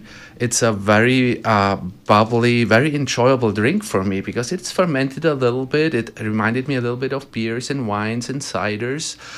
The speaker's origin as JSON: {"language": "English", "country": "Germany", "second_language": "English", "moved": "yes", "lives_now": "Sarasota, United States", "said": "I'm from Germany originally."}